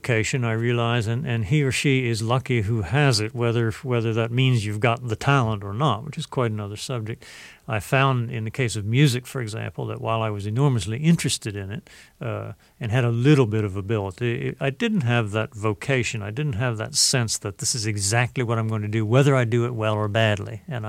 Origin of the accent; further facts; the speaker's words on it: Virginia, United States; growing up in the Tidewater Marshes in a quite small town